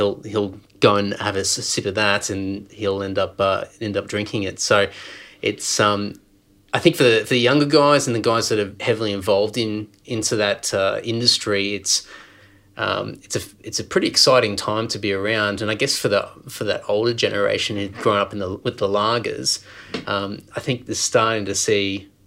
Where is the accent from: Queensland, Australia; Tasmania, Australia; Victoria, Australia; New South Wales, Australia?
Queensland, Australia; so I'm originally from Queensland